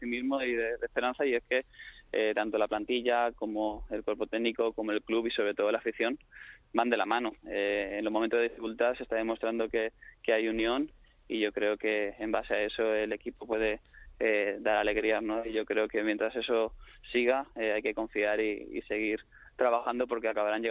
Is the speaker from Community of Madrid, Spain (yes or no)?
yes; Leganés, Community of Madrid, Spain; los que somos de Leganés y los que son de Getafe